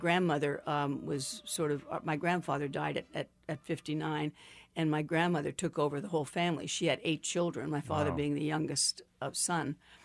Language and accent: English; Pittsburgh, Pennsylvania, United States; I'm from Pittsburgh, Pennsylvania, a little town near Pittsburgh, and I remember seeing the company that came into Pittsburgh